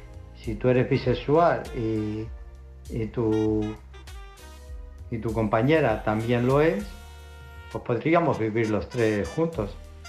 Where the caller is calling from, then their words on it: Illescas, Castilla-La Mancha, Spain; de Illescas.